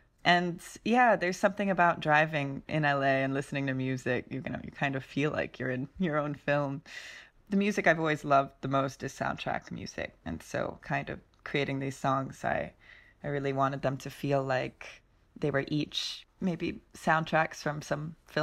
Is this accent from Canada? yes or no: no; Mullumbimby, New South Wales, Australia; also born or lived in Los Angeles, United States; I grew up in Mullumbimby. I spent my formative years in Los Angeles, and then we moved to Mullumbimby, Australia, which was quite a shock. It's inland from Byron Bay.